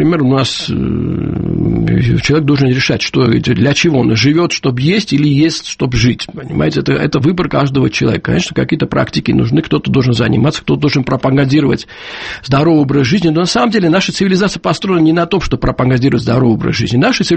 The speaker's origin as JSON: {"language": "Russian", "country": "Georgia", "said": "хотя вот мы, грузины, немножко живем по-другому."}